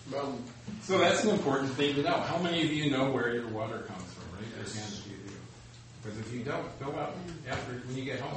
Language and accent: English; Chicago, Illinois, United States; now in Seattle, United States; I was raised in Chicago and third-generation American citizen, and you know, here I am, a resident of the city of Seattle.